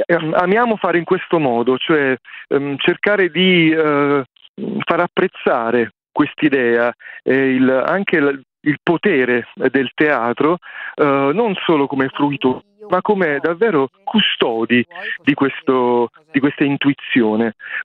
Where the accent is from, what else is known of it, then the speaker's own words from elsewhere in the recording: Naples, Campania, Italy; Sono napoletano poi.